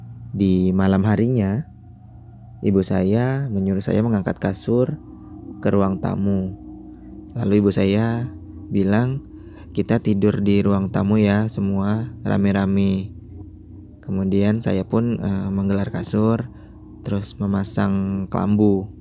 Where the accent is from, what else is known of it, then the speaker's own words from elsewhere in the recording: North Sumatra, Indonesia; Saya dari Sumatera Utara.